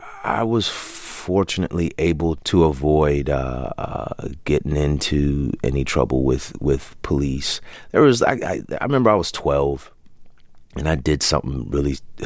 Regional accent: Hayward, California, United States; also born or lived in Oakland; I was born in Oakland and grew up probably about 5 miles from Oakland in Hayward.

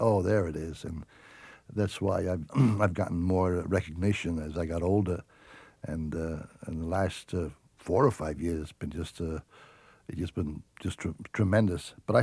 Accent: Brooklyn, New York, United States; As I said, being an Italian all my life, as a child, I grew up in Brooklyn, and we never went to ball games.

